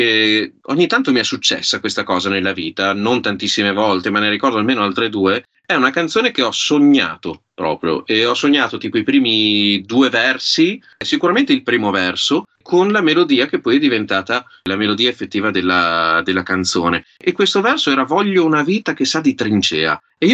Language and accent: Italian; Parma, Emilia-Romagna, Italy; perché io sono di Parma.